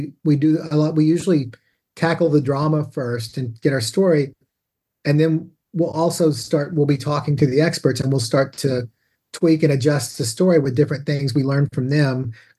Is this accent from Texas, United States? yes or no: yes; Texas, United States; You know, growing up in Texas